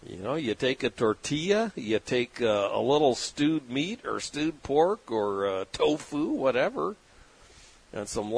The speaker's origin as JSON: {"language": "English", "town": "San Diego", "region": "California", "country": "United States", "tie": "born or raised there", "said": "I grew up in San Diego with taco shops on every corner where you can get a nice greasy burrito, breakfast burrito, you know, 24 hours a day, 24/7"}